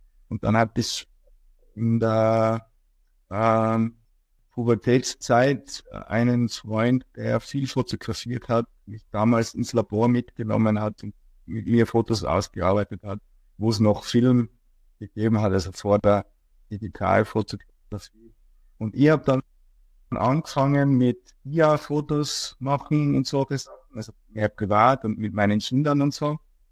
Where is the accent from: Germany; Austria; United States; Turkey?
Austria; Innsbruck, Tyrol; now in China; komme aus Tirol. Wie man wahrscheinlich am Dialekt ein bisschen erkennen kann. Geboren in Innsbruck, bin 52 Jahre alt, momentan in China.